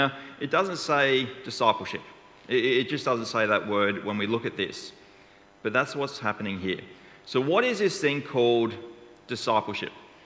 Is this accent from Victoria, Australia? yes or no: no; Brisbane, Queensland, Australia; now in Canberra, Australia; I'm from North Brisbane. I do live in Canberra now, though